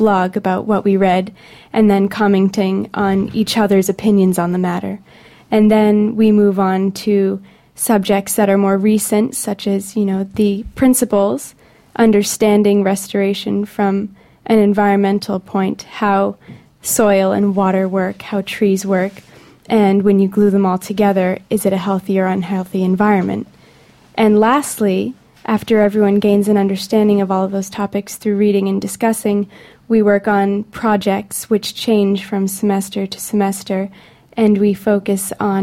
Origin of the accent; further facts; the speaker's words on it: United States; I come from the United States, where education is outrageously expensive and very, very competitive.